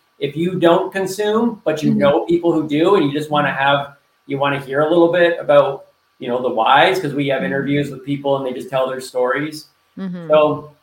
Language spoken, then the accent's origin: English; Canada; I was blown away as a Canadian when I went down to the States to visit friends on a dairy farm in Michigan.